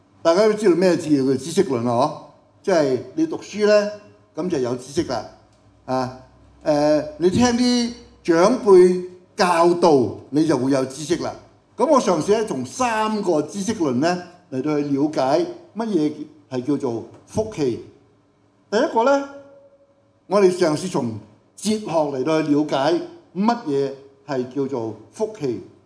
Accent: Hong Kong; 咁今日我哋香港人最平均最長命嘅係幾多歲啊？

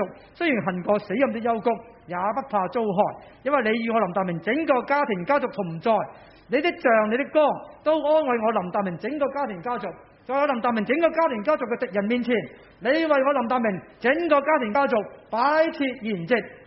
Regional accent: Hong Kong; 我们香港人呢好鍾意睇到啲有形有体嘅嘢，我以前做地产嘅

